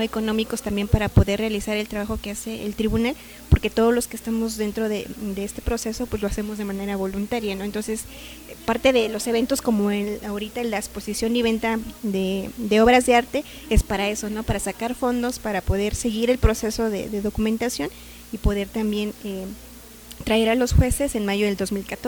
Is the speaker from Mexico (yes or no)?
yes; Mexico; Como mexicanos, lamentablemente no se tiene esa labor de documentar las violaciones graves a los derechos humanos